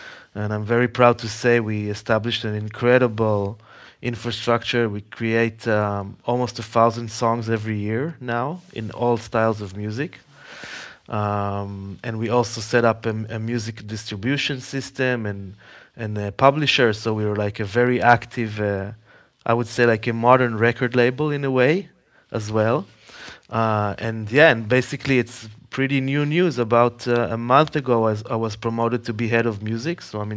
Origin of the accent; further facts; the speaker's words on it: Israel; English is a second language; So I come from Israel, first of all, born and raised.